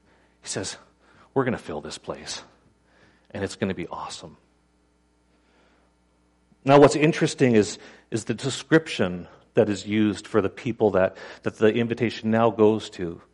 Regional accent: Canada; We're Canadian. We're nice people, right?

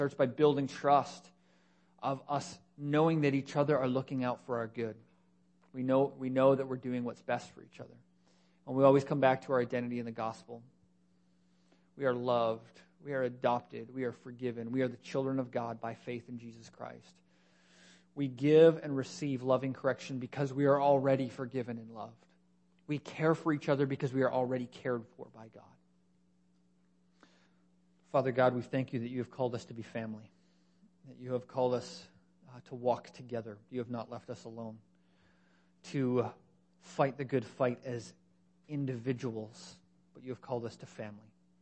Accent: Canada; Because we're Canadian, the default answer is probably no.

